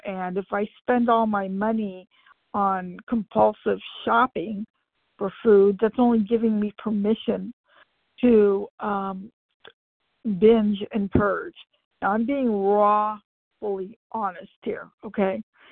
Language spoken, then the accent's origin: English; California, United States; I'm from California.